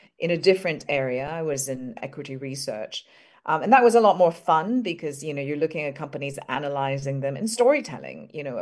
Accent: Hong Kong; growing up in Hong Kong, and at this point, I'm still in Hong Kong. And we're just and coming from a Chinese family

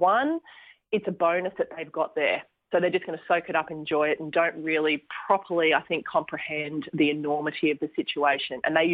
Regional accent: Gold Coast, Queensland, Australia; And I had a cracking childhood growing up on the Gold Coast.

